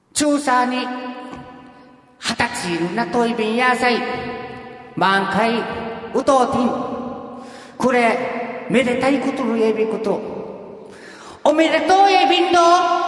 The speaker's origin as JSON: {"language": "Japanese", "region": "Okinawa", "country": "Japan", "accent": "Uchinaaguchi", "said": "今日は下手くそなうちな口じゃなくて標準語でいきます。"}